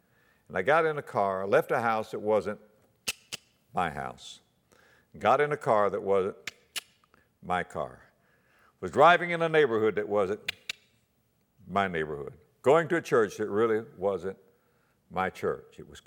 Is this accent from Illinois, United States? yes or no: no; West Palm Beach, Florida, United States; born there; You know, it's green all year round, and I was born in West Palm Beach. My blood's about 75% salt water.